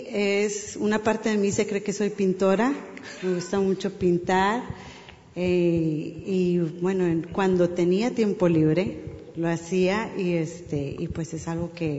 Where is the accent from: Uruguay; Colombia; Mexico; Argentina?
Mexico; Monclova, Coahuila; Y soy de México, de Monclova, Coahuila, norte de México. Bien caluroso.